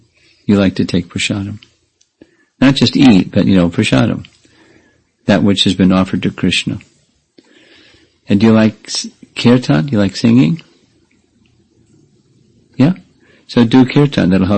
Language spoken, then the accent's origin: English; United States; In my case, I grew up in America, and I didn't have any devotee kids to grow up with.